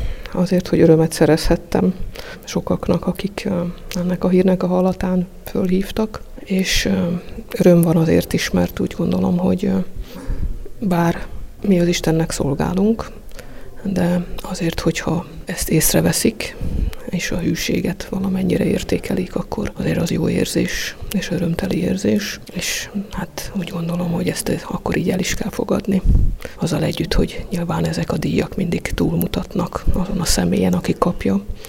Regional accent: Budapest, Hungary; Ilyen budapesti lévén ez számomra is tulajdonképpen egy ilyen számüzetésszerűségnek tűnt

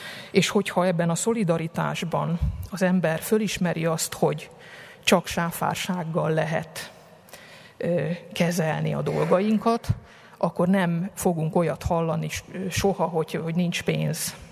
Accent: Budapest, Hungary; amikor én még budapestiként szórványba kerültem

